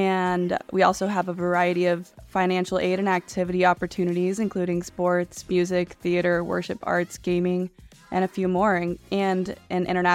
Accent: California, United States; So I grew up in Northern California, but I decided I wanted to travel and go somewhere a little bit away from home when I went to college.

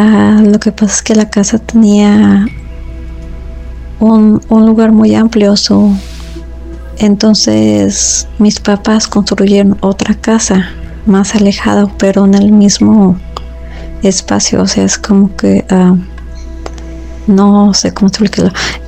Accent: Michoacán, Mexico; now in Texas, United States; La vez pasada no les comenté de dónde soy. Soy de Michoacán, aunque ahorita nos encontramos aquí en Texas.

